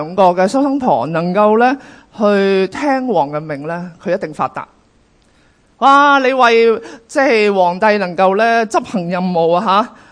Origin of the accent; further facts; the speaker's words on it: China; 係咪我哋中國人都好重視哎生仔啦